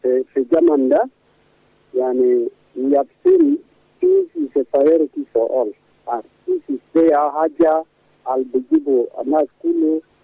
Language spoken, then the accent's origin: Arabic; Sudan; نحن كلنا سودانيين